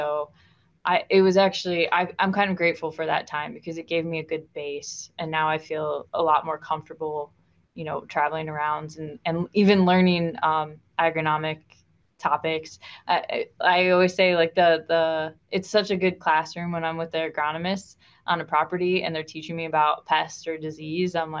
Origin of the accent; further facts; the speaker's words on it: Cleveland, Ohio, United States; So I grew up in Cleveland, Ohio, and basically never left much the state and barely left Cleveland. We basically lived between Cleveland and Toledo, where my family was. So basically, the shore of Lake Erie was all I knew.